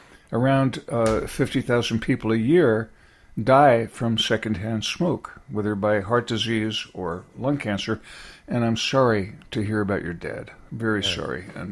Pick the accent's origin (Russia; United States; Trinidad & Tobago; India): United States; California; Coming from California, I was going out to college in Berkeley